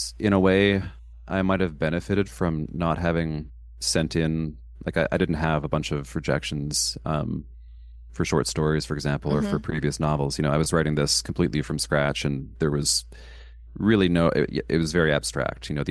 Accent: Canada; so I'm Canadian, or I'm a dual citizen, I'm Canadian American, but I live here in Canada.

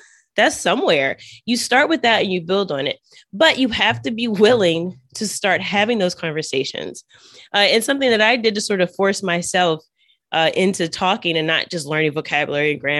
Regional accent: United States; well, where are you from? ¿De dónde eres? And I'm like, soy de Estados Unidos. I'm from the U.S.

